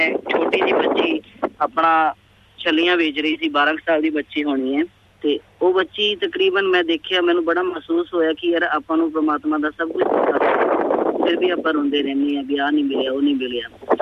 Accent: Muktsar Sahib, Punjab, India; moved away as an adult; now in Melbourne, Australia; ਮੈਂ ਜੀ ਐਕਚੁਅਲੀ ਮੈਂ ਮੁਕਤਸਰ ਸਾਹਿਬ ਤੋਂ ਹਾਂ ਬੇਸਿਕਲੀ। ਮੈਂ ਆਪਣੀ ਜ਼ਿੰਦਗੀ ਦੇ 10 ਸਾਲ ਘਰ ਤੋਂ ਬਾਹਰ ਹੀ ਕੱਢੇ ਨੇ

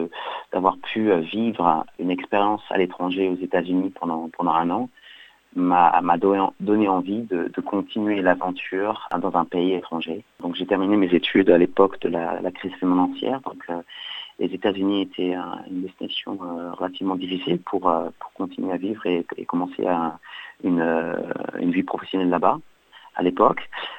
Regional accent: Réunion, France; moved away as an adult; Donc moi, je suis né à La Réunion et j'y ai vécu mes 20 premières années. Et mes parents y habitent toujours.

